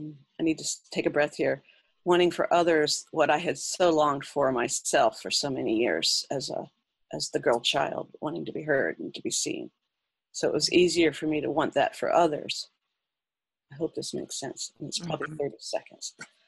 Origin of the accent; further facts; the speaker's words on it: Washington, District of Columbia, United States; And I'm from the Washington, D.C. area, states.